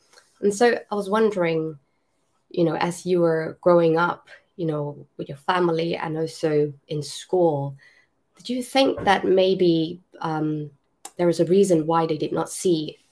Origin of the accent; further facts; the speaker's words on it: Malaysia; You know, I grew up obviously from similar backgrounds. You know, I'm Malaysian Chinese, and I think in the Asian culture